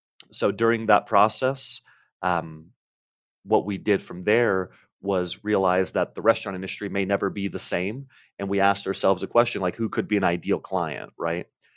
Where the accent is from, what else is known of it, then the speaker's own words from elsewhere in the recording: Vienna, Austria; now in Pearland, United States; I'm a fifth generation restaurateur. I'm from Vienna, Austria, right? So my dad and I moved from Austria in 1996.